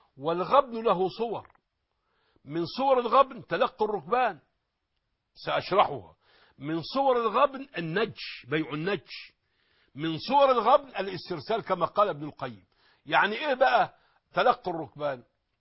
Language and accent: Arabic; Egypt; نحن أبناء مصر